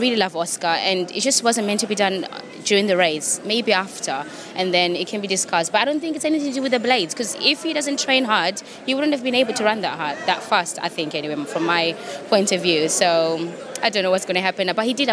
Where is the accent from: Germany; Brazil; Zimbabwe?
Zimbabwe; now in London, United Kingdom; I live in London. I've been here for a very long time. But I'm originally from Zimbabwe.